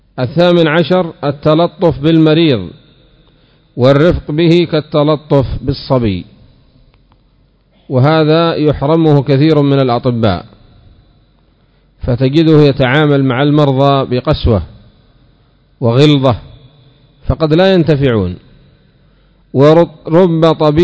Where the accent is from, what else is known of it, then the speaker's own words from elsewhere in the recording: Yemen; وهذا عندنا في اليمن قليل ضعيف